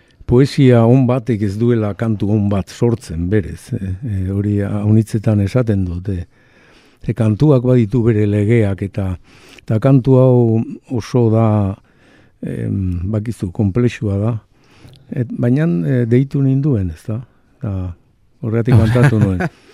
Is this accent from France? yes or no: no; Oñati, Basque Country, Spain; nire aur denboretako hizkuntza bizkaiera da. Ni gipuzkoarra naiz, oinatikoa, baina gure hizkuntza bizkaiera da.